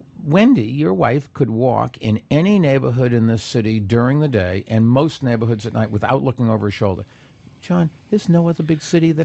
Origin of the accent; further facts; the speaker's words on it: Massachusetts, United States; I come from Massachusetts.